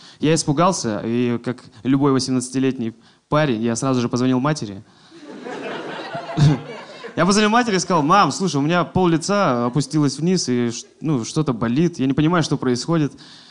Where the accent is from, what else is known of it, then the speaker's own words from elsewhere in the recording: Sakha Republic, Russia; Я из Якутии, и там очень холодно, и я всегда ходил в шапке с длинными волосами.